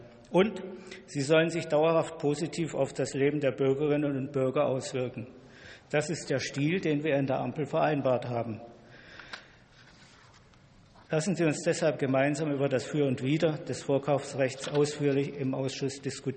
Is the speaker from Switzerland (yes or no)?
no; Pforzheim, Baden-Württemberg, Germany; auch in kleineren Großstädten wie meiner Heimatstadt Pforzheim ist der Wohnungsmarkt leergefegt.